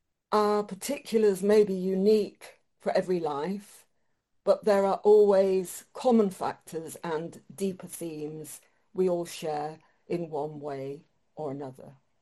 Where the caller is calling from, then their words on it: Anglesey, Wales, United Kingdom; I'm beaming in from Ynys Môn, Anglesey in the north of Wales.